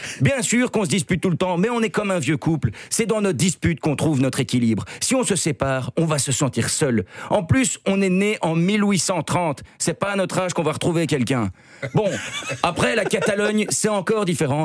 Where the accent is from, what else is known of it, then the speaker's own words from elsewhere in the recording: Belgium; J'avoue, en tant que Belge francophone, j'ai le cul entre deux chaises.